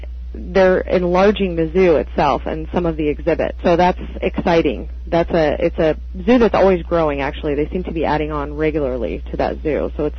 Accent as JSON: {"language": "English", "town": "Houston", "region": "Texas", "country": "United States", "tie": "born or raised there", "said": "I think that by writing this piece about Houston, it was kind of a tribute to what I consider to be my hometown, and how you don't really realize what you have until you're not there anymore."}